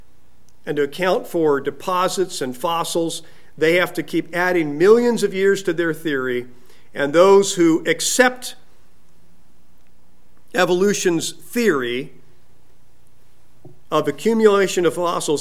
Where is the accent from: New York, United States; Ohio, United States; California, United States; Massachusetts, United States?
California, United States; Growing up in California, you didn't really check what the weather was going to be.